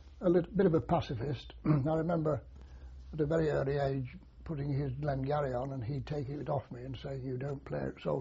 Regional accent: Leicester, East Midlands, United Kingdom; born there; I was born in Leicester on the 5th of August, 1922.

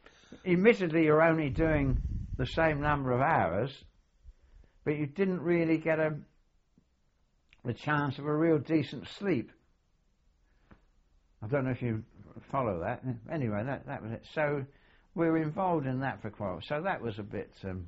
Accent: Glasgow, Scotland, United Kingdom; born there; I was born in Glasgow

